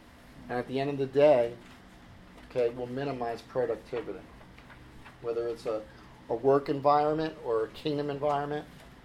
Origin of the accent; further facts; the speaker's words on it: New York, United States; I'm a New Yorker.